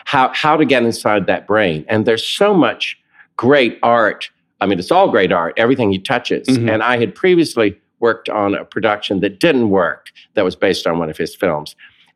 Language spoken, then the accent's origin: English; the South, United States; accent: Southern; To hear David Corns do my Southern accent and talk, and starting with the wrist, is really worth it.